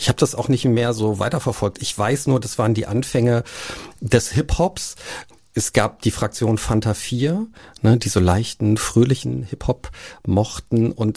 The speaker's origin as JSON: {"language": "German", "town": "Cologne", "region": "North Rhine-Westphalia", "country": "Germany", "tie": "born or raised there", "said": "Ich bin ja in Köln groß geworden und natürlich nimmt man da diese Karnevalszeit mit, ne? Als Urkölner. Also mein Vater ist auch Urkölner, auch da geboren."}